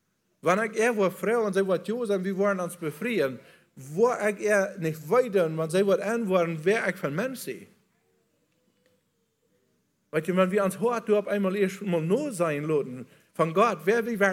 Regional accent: Bolivia; German is a second language; ein Football zu haben, bei uns in Bolivien, ein Soccer zu haben

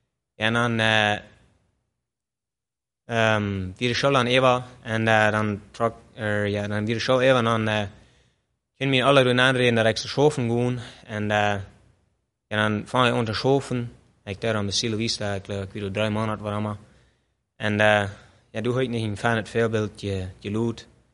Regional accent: Mexico; born there; German is a second language; Ich bin in Mexiko geboren

